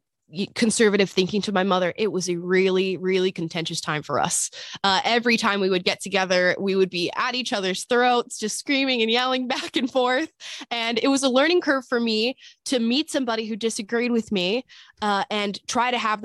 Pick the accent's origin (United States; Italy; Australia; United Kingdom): United States; Florida; But I grew up in Florida. I was raised by a single mother of three who happens to be a radical leftist.